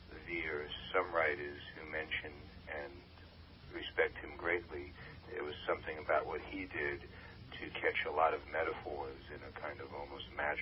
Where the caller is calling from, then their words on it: San Diego, California, United States; San Diego. I was in the L.A. area, and I turned on my radio Saturday morning